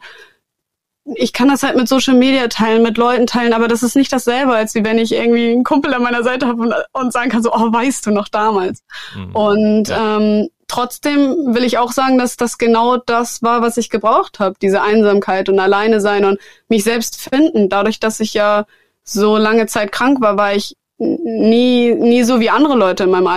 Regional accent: Germany; Das ist ja nicht so, dass nur in Deutschland, in meiner Heimat oder whatever, dass da Menschen existieren.

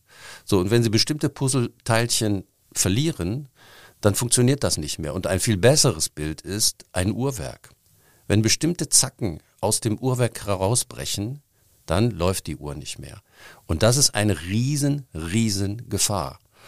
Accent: Duisburg, North Rhine-Westphalia, Germany; now in Cologne, Germany; ich komme ja nicht aus Köln, ich hätte fast gesagt leider, also ich komme aus Duisburg, also auch am Rhein.

